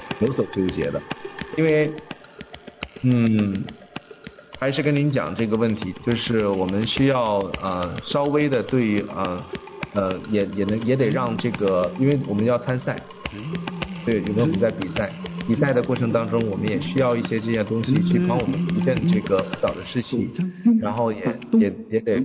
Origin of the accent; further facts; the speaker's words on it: China; 简而言之，其实在中国的近3000年的这个文化状态当中，我们中国人是不绷脚的。